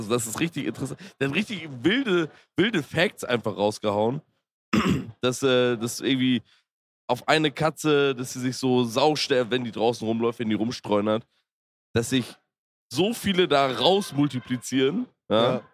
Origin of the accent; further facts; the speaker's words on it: Schleswig-Holstein, Germany; Ein Küstenmann wie ich. Ah. Er ist natürlich von einer anderen Gattung. Er ist ein Ostfriese, ich bin Holsteiner.